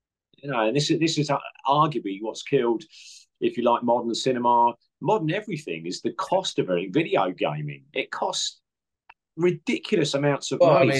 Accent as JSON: {"language": "English", "town": "Portsmouth", "region": "South East England", "country": "United Kingdom", "tie": "born there", "lives_now": "London, United Kingdom", "said": "living in London, I'd try to go. I follow two teams. I was born in Portsmouth"}